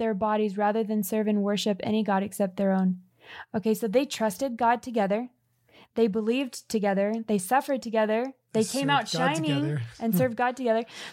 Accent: California, United States; We grew up in California.

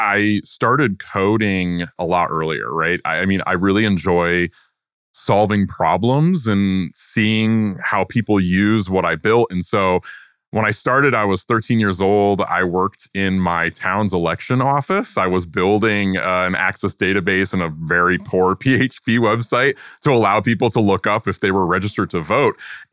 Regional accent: Connecticut, United States; I live in Connecticut. I grew up in Connecticut. I'm in the sort of farm side of Connecticut, not the New York side.

